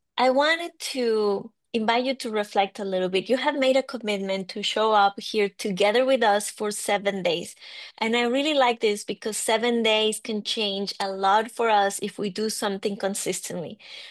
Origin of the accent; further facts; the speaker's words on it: Mexico; English is a second language; I am from Mexico.